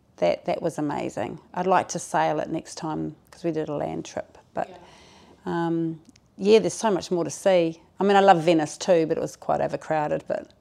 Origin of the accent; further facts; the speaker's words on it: Timaru, Canterbury, New Zealand; moved away as an adult; now in Australia; Okay, I'm 56 years old. I was born and raised in Timaru, New Zealand. Mm. I moved over to Australia in 2014 to be close to my sister, who lives in Sydney